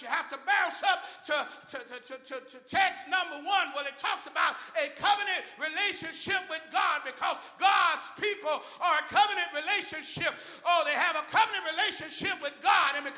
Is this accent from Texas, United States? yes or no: yes; Texas, United States; I'm from Texas and I'm not used to the ground moving up under me.